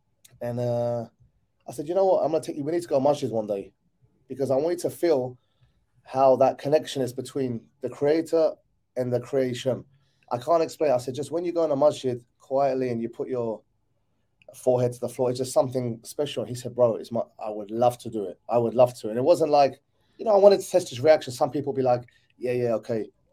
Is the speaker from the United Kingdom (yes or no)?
yes; Southend-on-Sea, East of England, United Kingdom; now in Dubai, United Arab Emirates; I'm from Southend-on-Sea in Essex.